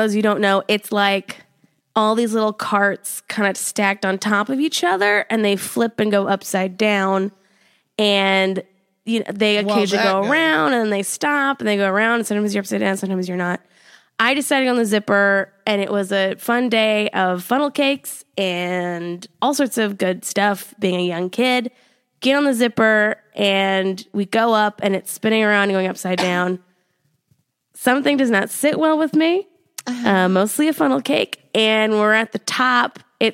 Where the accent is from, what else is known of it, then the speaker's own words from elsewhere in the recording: Minnesota, United States; So I'm from Minnesota.